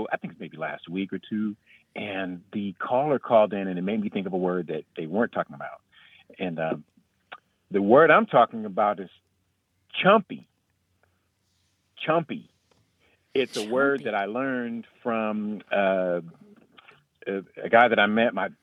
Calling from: Huntsville, Alabama, United States; I'm calling from Huntsville, Alabama.

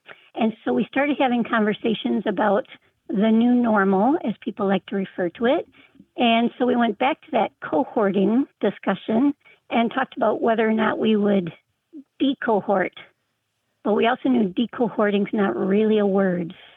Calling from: Traverse City, Michigan, United States; Hi, Martha. Hi, Grant. … I'm calling from Traverse City, Michigan.

